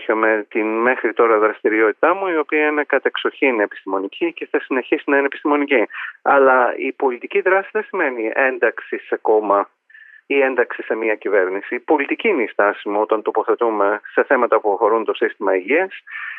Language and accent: Greek; Greece; Αισθάνομαι ότι εμείς οφείλουμε πάντα στην πατρίδα μας, γιατί μας έδωσε τα εργαλεία και τις βάσεις για να πετύχουμε στο εξωτερικό.